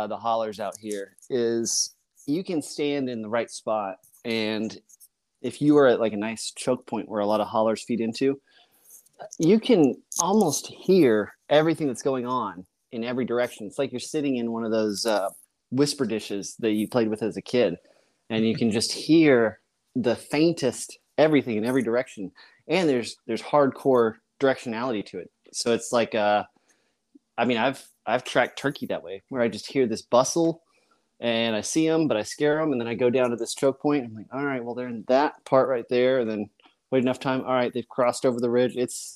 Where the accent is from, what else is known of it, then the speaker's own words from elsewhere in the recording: Colorado, United States; it wasn't rare to wake up and have an elk herd in our front yard when I grew up in Colorado.